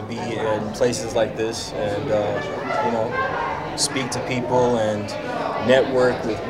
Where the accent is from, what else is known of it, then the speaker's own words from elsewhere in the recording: Dallas, Texas, United States; You know, I'm from Dallas, Texas.